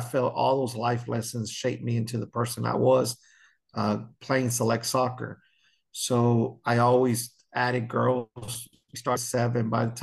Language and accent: English; Texas, United States; simply growing up in North Texas, I didn't trust many coaches with my daughter.